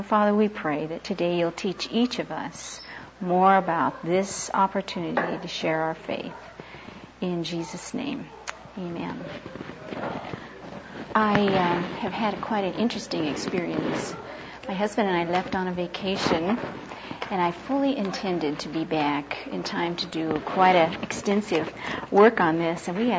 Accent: Los Angeles, California, United States; I grew up in Los Angeles and met the NAVs and so forth there.

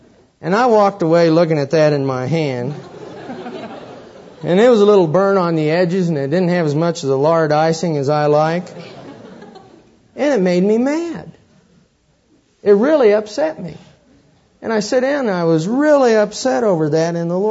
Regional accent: Kansas, United States; that's probably proof I'm from Kansas, to like wedding cake.

